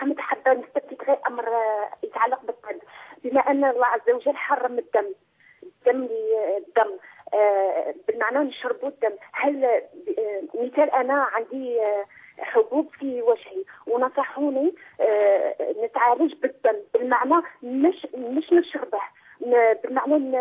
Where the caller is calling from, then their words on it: Algeria; أنا من الجزائر وخمسة وثلاثين مليون نسمة تحبكم